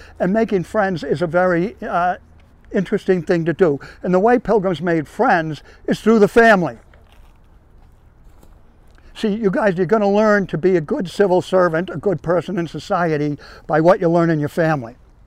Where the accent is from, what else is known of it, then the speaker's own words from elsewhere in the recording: Plymouth, Massachusetts, United States; the husband. My wife, Nancy, is going to be speaking to you in a moment. And we're from Plymouth, Massachusetts, America's hometown.